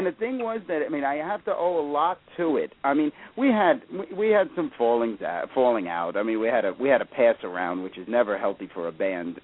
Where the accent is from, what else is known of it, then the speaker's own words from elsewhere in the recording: Brooklyn, New York, United States; He lived in Staten Island. I worked in Staten Island. I'm from Brooklyn.